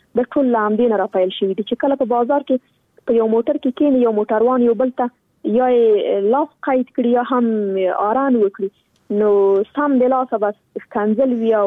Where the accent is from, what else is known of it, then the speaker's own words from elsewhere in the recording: Afghanistan; نن ورځ موږ څومره کلونه کېږي چې په افغانستان کې جګړه روانه ده. زه خو شخصا په جګړه کې پیدا شوی یم، دا د جګړه کې را لویه شولم